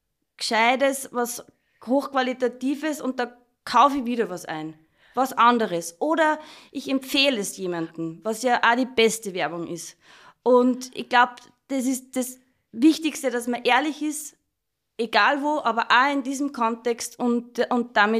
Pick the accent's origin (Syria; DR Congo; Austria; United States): Austria; Upper Austria; accent: Upper Austrian; Entschuldigt, ich fahre immer wieder Druck in meinen oberösterreichischen Dialekt.